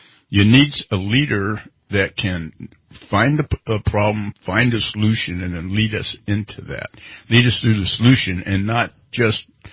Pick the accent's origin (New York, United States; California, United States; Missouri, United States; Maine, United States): California, United States; That's right. We're from the North State.